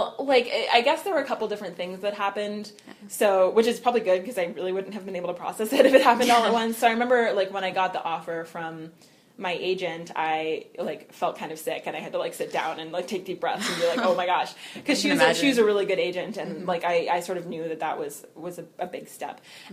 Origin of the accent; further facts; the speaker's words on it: New Hampshire, United States; I grew up in New Hampshire, so we'd go out from Portsmouth Harbor in New Hampshire to the Isles of Shoals